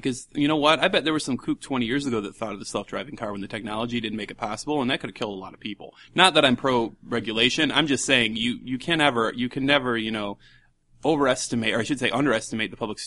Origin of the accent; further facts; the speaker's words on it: Detroit, Michigan, United States; which I'm from Detroit, so everyone calls it the D there